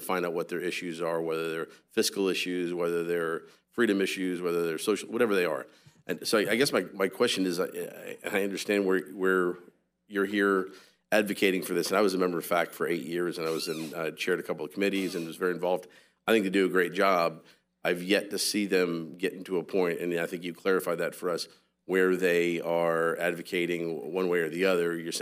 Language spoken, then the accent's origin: English; Florida, United States; I come from Broward County. We have single member districts in Broward County.